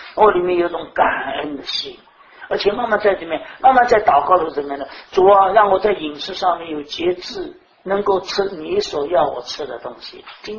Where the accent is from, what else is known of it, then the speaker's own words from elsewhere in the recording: China; 这是我中国人的头脑